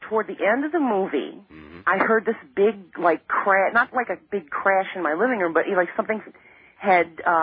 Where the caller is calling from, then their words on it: Christopher, Illinois, United States; from Christopher.